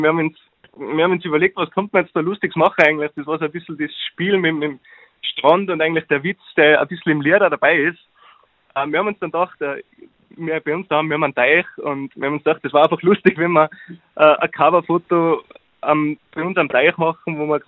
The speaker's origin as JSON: {"language": "German", "town": "Erl", "region": "Tyrol", "country": "Austria", "said": "ich bin aus Erl im Unterland."}